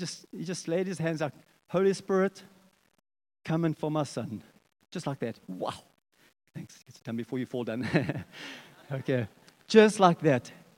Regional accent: Barberton, Mpumalanga, South Africa; I was walking on a farm road in Barberton. Who knows where Barberton is? Down the Eastern Transvaal area.

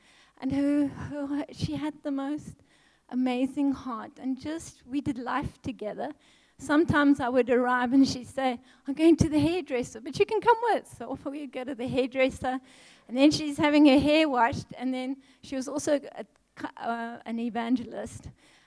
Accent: Zimbabwe; moved away as an adult; now in South Africa; So I was 18 and a half. I'd come to South Africa. I'm from Zimbabwe, and I came to study at P Technicon

